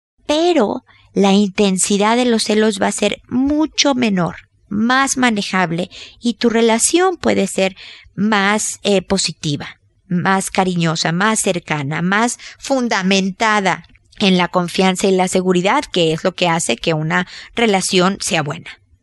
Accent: Mexico; como decimos en mi tierra, México

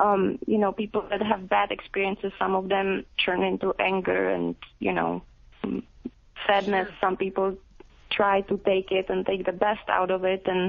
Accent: Prague, Czechia; I'm from the Czech Republic, from Prague.

